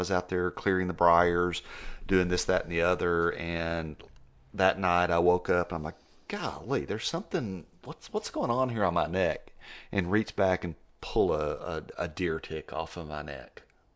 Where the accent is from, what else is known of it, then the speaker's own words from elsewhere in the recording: Texas, United States; I mean, I'm from Texas.